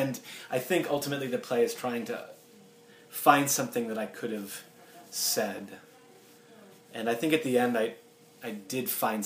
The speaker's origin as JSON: {"language": "English", "region": "Massachusetts", "country": "United States", "tie": "born or raised there", "said": "And it got me thinking about a lot of the kids that I grew up with on Cape Cod."}